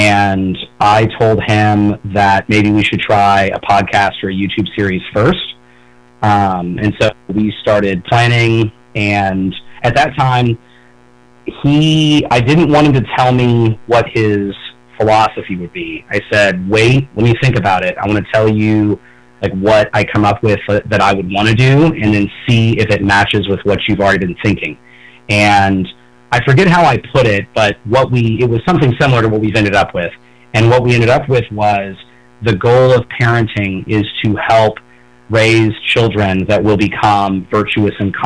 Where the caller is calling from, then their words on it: Dallas, Texas, United States; Yeah, North Dallas area in Texas.